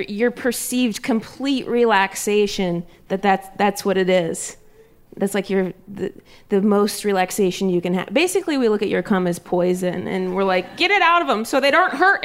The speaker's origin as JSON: {"language": "English", "region": "Ohio", "country": "United States", "tie": "born or raised there", "said": "We grew up in Ohio, and I don't know if they're native to that land or what, but we kept them in our garage, and in the hot Ohio summers, they definitely died in there."}